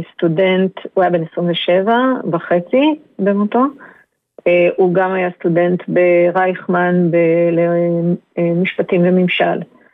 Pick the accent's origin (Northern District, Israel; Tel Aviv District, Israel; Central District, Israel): Central District, Israel; Tzoran; אנחנו מצורן